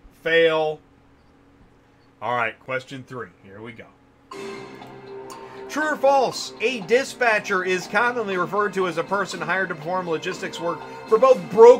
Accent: Oklahoma, United States; I grew up in Oklahoma, so I got some. I have some street cred here.

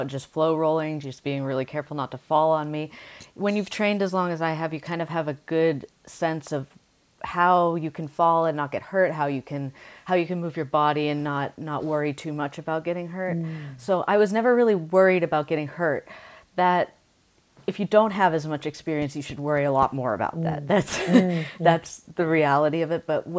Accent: California, United States; And I'm a cold person normally. Like, I'm from California. I'm cold all the time.

